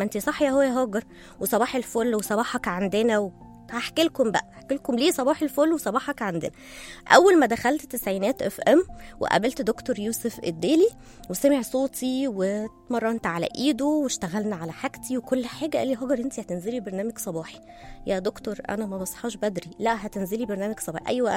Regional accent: Egypt; وفي أمثلة كتير من أفلام ومسلسلات عندنا في مصر اتكلمت عن الحاجات دي

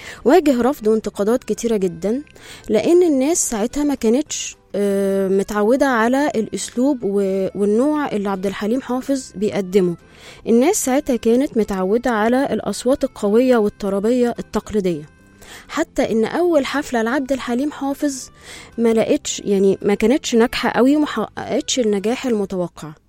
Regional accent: Egypt; accent: Egyptian; والناس تسمع ان انا لهجتي مصريه كانوا بيقولوا لي الماتش كان جامد جدا

